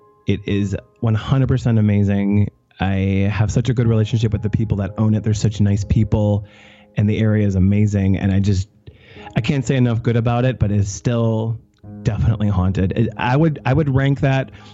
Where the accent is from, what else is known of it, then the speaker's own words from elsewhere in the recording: Milwaukee, Wisconsin, United States; I'm from Milwaukee. I love Milwaukee, and I want to put Milwaukee in as many of my films and TV shows as I can because it's a beautiful city.